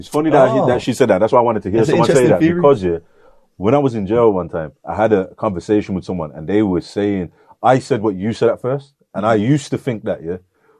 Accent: Handsworth, West Midlands, United Kingdom; Growing up in Handsworth, though, man, you kind of thrown straight into the deep end, though, man.

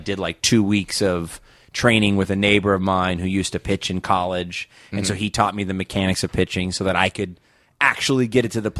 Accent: Las Vegas, Nevada, United States; born there; I was born in Vegas.

